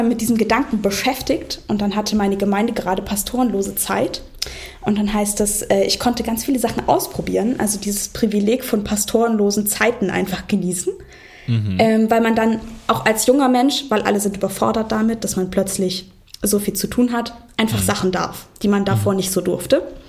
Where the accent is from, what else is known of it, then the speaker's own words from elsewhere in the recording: Saxony, Germany; Und ich bin aber ja in Ostdeutschland aufgewachsen, also in Sachsen. Und da ist man, wenn man glaubt, immer ein bisschen weird. Also man ist so ein Teil dieser christlichen Minderheit.